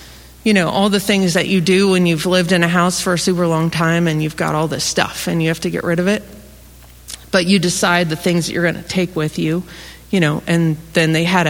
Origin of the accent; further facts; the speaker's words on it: Illinois, United States; also born or lived in St. Louis; My parents, I grew up in Central Illinois, and I grew up on a farm.